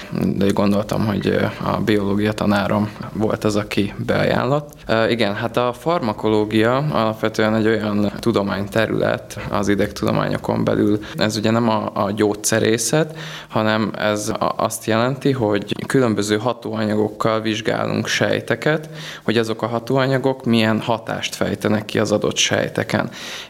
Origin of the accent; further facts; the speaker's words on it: Budapest, Hungary; born there; Én budapesti születésű vagyok